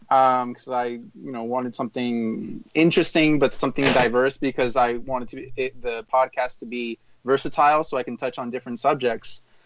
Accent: Burbank, California, United States; I grew up kind of in between the border between Burbank and North Hollywood.

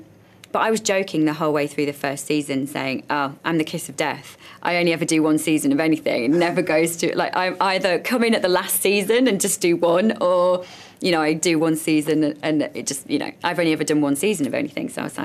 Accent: the north of England, United Kingdom; accent: Northern; And yes, originally, you know, obviously I'm from the north. My accent's changed quite a lot. I have a mixture of every county in England now, I think, in my accent.

